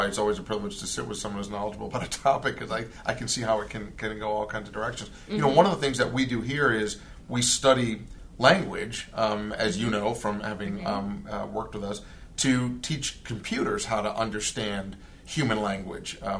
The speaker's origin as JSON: {"language": "English", "town": "Boston", "region": "Massachusetts", "country": "United States", "tie": "born or raised there", "said": "Yeah, I grew up in Boston. It took me years to get rid of, to reinstall my R's back in the conversation."}